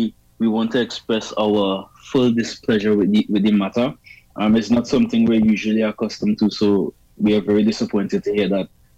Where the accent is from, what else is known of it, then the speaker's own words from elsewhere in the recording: Tobago, Trinidad & Tobago; Yes, I'm from Tobago.